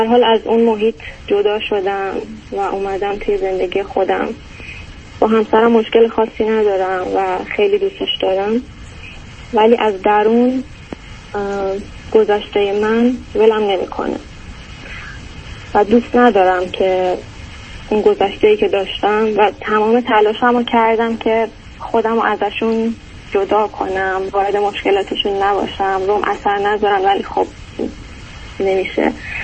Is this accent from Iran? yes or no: yes; Iran; من از ایران اومدم.